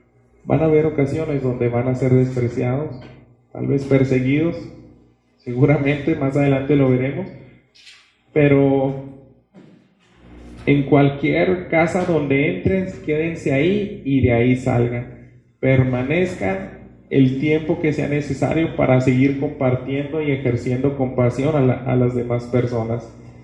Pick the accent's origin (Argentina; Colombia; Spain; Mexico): Mexico; Tal vez nosotros como mexicanos se nos hace medio extraño esa situación literal